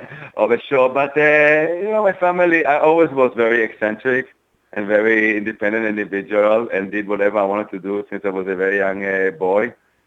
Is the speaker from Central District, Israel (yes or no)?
no; Tel Aviv, Tel Aviv District, Israel; So I can tell you that I was growing up in a very safe environment in Tel Aviv